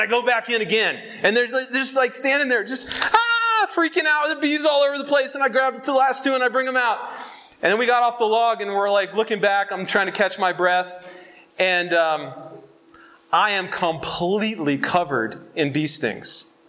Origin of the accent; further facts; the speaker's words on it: Los Angeles, California, United States; I'm from Los Angeles.